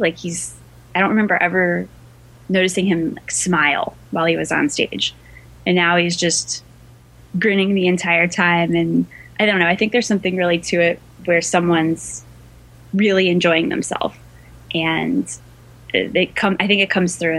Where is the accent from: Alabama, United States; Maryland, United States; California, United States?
Maryland, United States; Frederick; that definitely connects to my roots growing up in Frederick, Maryland, and listening to country radio station.